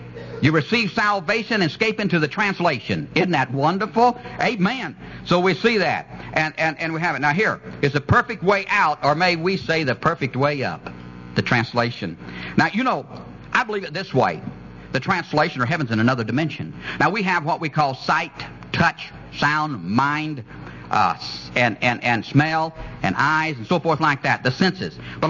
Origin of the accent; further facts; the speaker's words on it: California, United States; I began to look at the country I was raised in California, up and down that coastline.